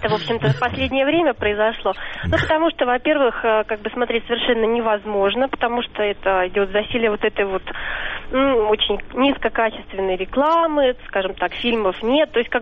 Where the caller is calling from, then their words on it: Moscow, Russia; Я звоню из Москвы.